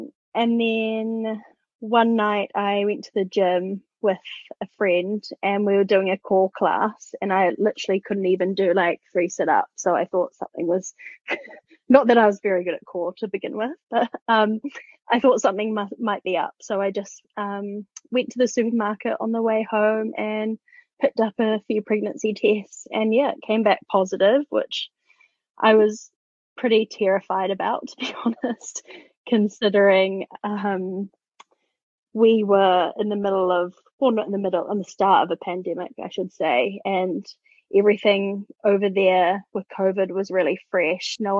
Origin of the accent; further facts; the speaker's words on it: New Zealand; I'm 26 years old and I am from New Zealand.